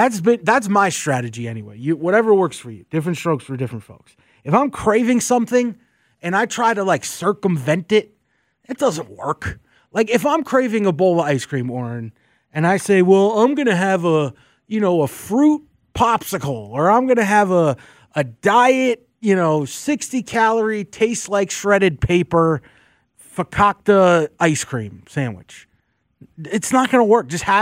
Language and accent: English; New York, United States; now in Atlanta, United States; I grew up in New York, moved here to Atlanta.